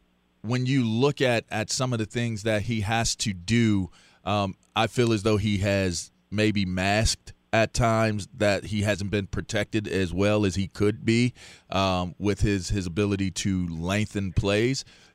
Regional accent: Pittsburgh, Pennsylvania, United States; I'm from Pittsburgh, so I get how we are as fans.

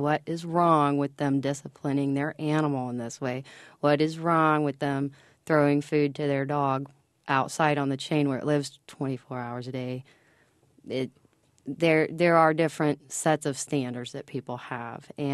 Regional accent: Kentucky, United States; A perfect example of that is I grew up in Kentucky

